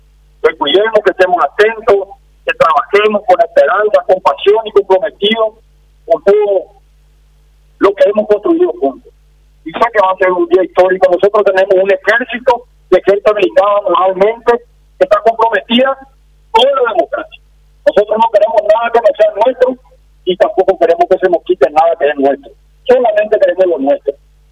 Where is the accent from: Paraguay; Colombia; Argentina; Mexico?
Paraguay; simplemente entero como paraguayo y como demócrata